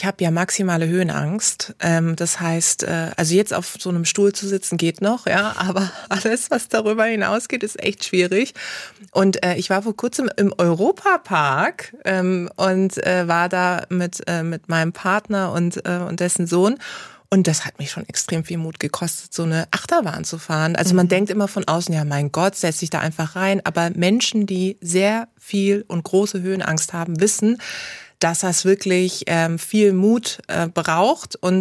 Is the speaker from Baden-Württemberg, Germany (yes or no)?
yes; Karlsruhe, Baden-Württemberg, Germany; now in Munich, Germany; Ach, ich bin noch so oft in Karlsruhe, wie es so schön heißt, weil es natürlich meine Heimatstadt ist. Da hat alles angefangen.